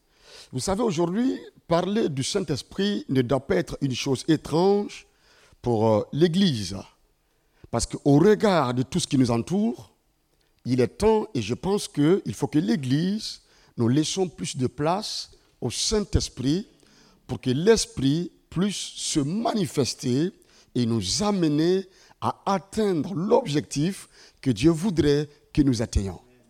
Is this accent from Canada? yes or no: no; Ouagadougou, Centre, Burkina Faso; Je viens du Burkina Faso, dans la capitale, une ville qu'on appelle Ouagadougou.